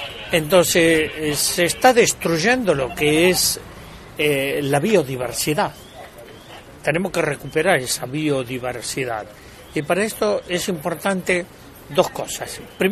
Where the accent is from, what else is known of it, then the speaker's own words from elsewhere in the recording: Argentina; vengo de Argentina